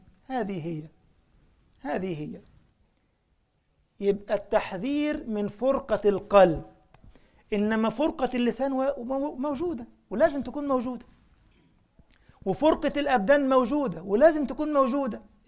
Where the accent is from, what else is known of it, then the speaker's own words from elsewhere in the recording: Egypt; فأنا مسلم ويكفيني فخرا أنني مسلم، بس خلاص بقى. إنما موطني أو منشئي، أنا نشأت في مصر، إنما أنا مسلم، هذه الهوية.